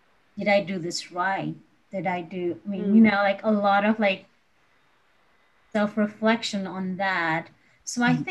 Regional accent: Kathmandu, Bagmati, Nepal; I'm originally from Nepal. I was born in Kathmandu and raised there.

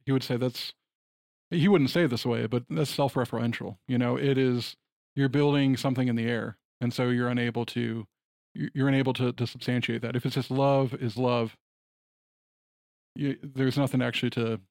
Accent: Michigan, United States; where I grew up in Michigan and maybe here, that wasn't as much of a danger as I've seen maybe in the American South

